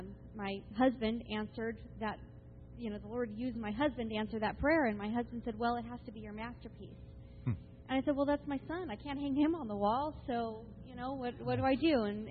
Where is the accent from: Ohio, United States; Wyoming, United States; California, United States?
California, United States; Sonora; I'm from from Sonora, California. It's about an hour and a half outside of Yosemite National Park.